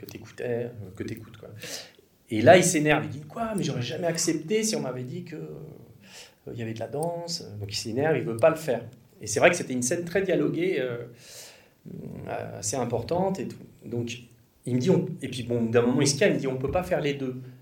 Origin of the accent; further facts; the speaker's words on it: Strasbourg, Grand Est, France; Moi, j'ai grandi à Strasbourg, je voulais tourner dans l'Est de la France